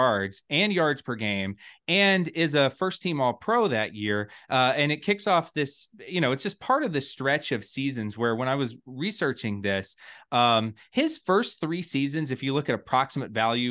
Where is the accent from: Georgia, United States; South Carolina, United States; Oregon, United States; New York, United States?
Georgia, United States; Atlanta; because I grew up in Atlanta, I went to one of the 99 Rams versus Falcons games